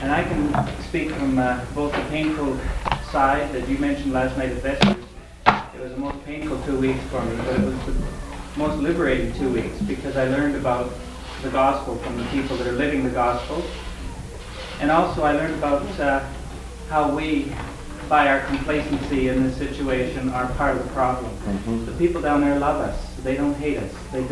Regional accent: Canada; I'm Canadian, by the way.

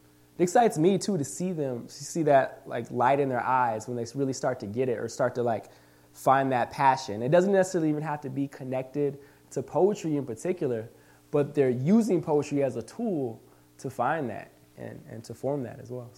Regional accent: Minot, North Dakota, United States; So I grew up in Minot, North Dakota, where my family was stationed at the Air Force Base out there.

